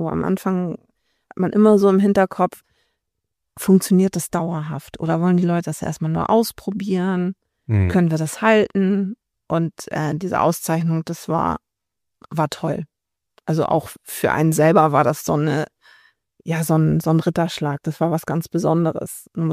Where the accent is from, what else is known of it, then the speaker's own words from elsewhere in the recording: Risum, Schleswig-Holstein, Germany; ich komme auch aus Nordfriesland. Ich komme aus Riesum, bin eigentlich dann nur ein Dorf weitergekommen.